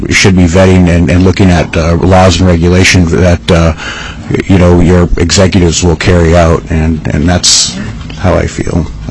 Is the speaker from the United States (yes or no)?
yes; Naknek, Alaska, United States; I am a fourth generation commercial fisherman in Bristol Bay. I was born and raised in Naknek, Alaska.